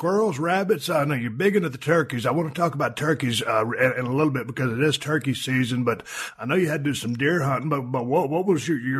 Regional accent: Victoria, Texas, United States; also born or lived in Austin; I was born in 64 in Austin, Texas. And I had two brothers, and my mother got a divorce, and she moved us down to Victoria. So we were city slickers in Austin.

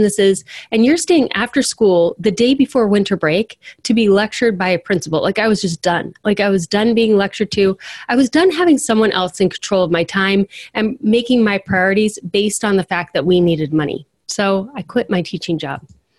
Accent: Cincinnati, Ohio, United States; I'm from Cincinnati, Ohio, and Cincinnati is the chili capital of the world.

